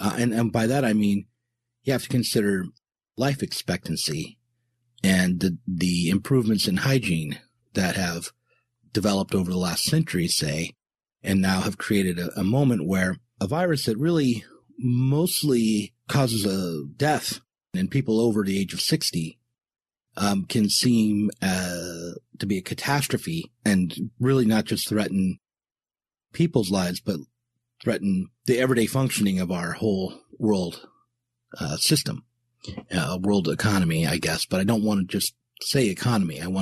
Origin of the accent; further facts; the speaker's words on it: United States; I'm an American and I'm looking at this very much through my own cultural lens.